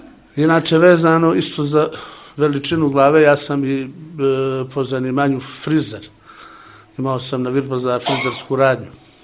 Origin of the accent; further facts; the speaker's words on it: Boljevići, Bar Municipality, Montenegro; kad je učio u osnovnu školu u Boljevići, tamo kod nas u Crmicu